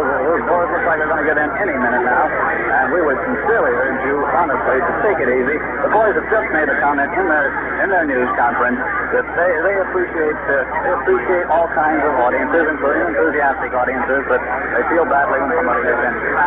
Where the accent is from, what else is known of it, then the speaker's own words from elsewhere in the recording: Texas, United States; now in Pittsburgh, United States; Well, as a Texan moved to Pittsburgh, we certainly wish you well in Texas.